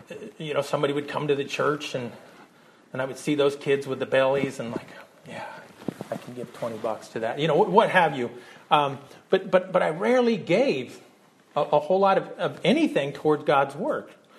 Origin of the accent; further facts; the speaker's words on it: Louisiana, United States; born there; I was born in Louisiana, so I can talk about that myself.